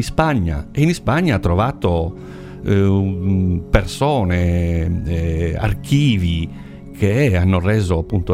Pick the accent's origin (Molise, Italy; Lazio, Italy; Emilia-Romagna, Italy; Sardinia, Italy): Sardinia, Italy; Io vengo da Ustis